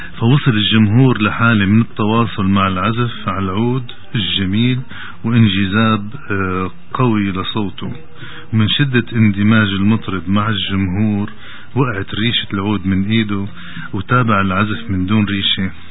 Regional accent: Samj, As-Suwayda Governorate, Syria; انا اسمها سمج هي مش كثير معروفة مو بعيدة عن لقرية سمج

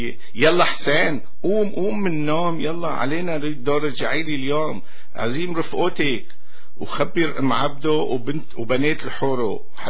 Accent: Yabroud, Rif Dimashq, Syria; accent: Yabroud dialect; أنا عمليا بعرف تمتين بس ما بعرف بحكيهم، بحكي لهجة واحدة، لهجة أهل الحارة الصالحية

